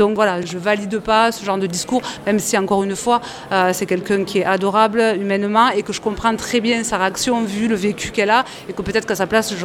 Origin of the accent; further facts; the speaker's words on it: Occitanie, France; Moi je viens d'Ariège et par exemple sur l'Ariège on crée énormément de choses